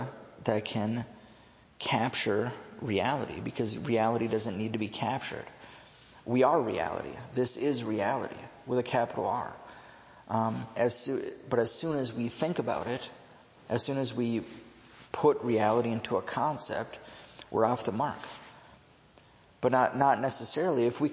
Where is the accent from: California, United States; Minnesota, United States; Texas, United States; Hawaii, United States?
Minnesota, United States; Virginia; born there; I was born in Virginia, Minnesota in 1981.